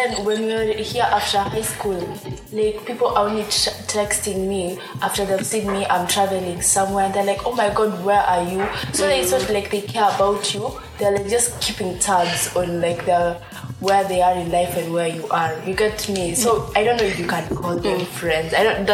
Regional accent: Nandi County, Kenya; I'm from Nandi, so I live in Nandi at the moment.

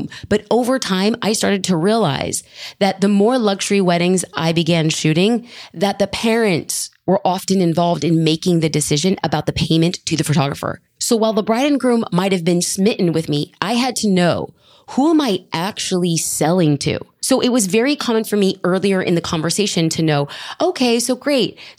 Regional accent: Los Angeles, California, United States; I know, I'm a brown girl from LA. I do not pretend to actually know how to speak with an accent

